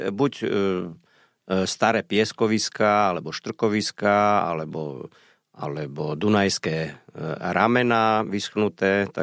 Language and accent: Slovak; Rovinka, Bratislava Region, Slovakia; No ja som z Rovinky a vedľa Rovinky je lužný les, tak v tom lužnom lese.